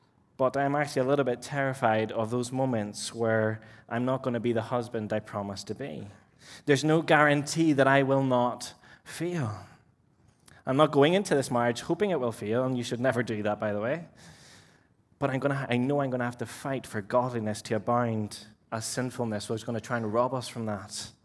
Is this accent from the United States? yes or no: no; Peru; I'm originally from Peru in South America. So if I break into Spanish, that's why.